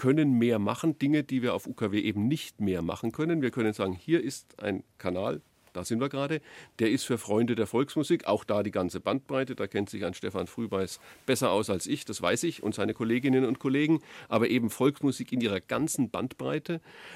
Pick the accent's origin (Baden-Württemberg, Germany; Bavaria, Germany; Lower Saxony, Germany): Bavaria, Germany; Würzburg; die Franken, ich bin selber einer, ich bin Würzburger und habe auch in Nürnberg lange gearbeitet